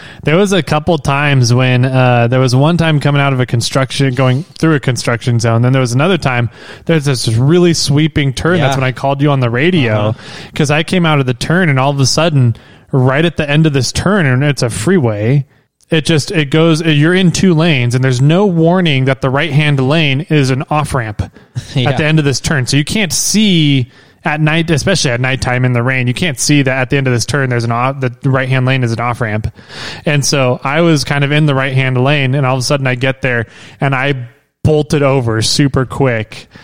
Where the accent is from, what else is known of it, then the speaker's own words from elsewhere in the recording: California, United States; Like, so we're from California. We're used to, you know, fair weather roads.